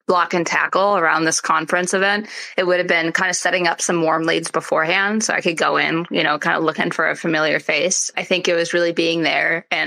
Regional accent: Wisconsin, United States; I'm from Wisconsin and, you know, it's the Midwest area. I previously was working in New York, but I kind of came back home here.

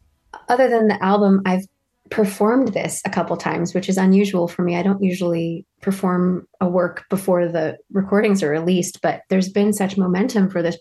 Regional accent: Kentucky, United States; Yeah, well, I'm originally from Kentucky, so any Kentucky songs I always feel a special kinship with.

